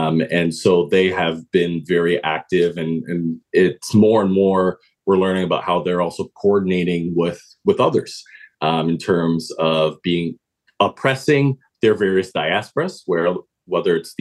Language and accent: English; Canada; how lucky I was to be born and raised in Canada.